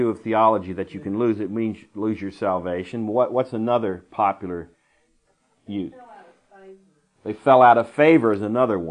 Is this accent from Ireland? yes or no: no; Washington, District of Columbia, United States; but I was raised in Washington, D.C., so I can say this and speak from experience.